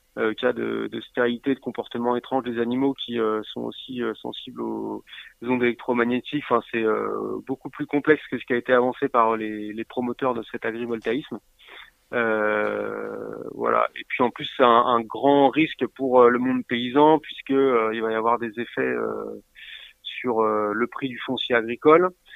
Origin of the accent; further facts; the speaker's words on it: Centre-Val de Loire, France; Chez nous, en Touraine, c'est plutôt dans les champs que ça se passe.